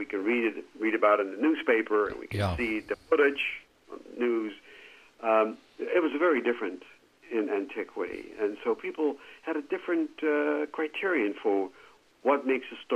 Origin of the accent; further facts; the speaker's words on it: United States; Certainly for me as an American archaeologist an historian